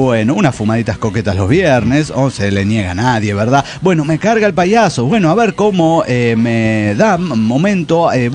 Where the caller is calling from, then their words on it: Reynosa, Tamaulipas, Mexico; porque aquí en Reynosa es todo el carajo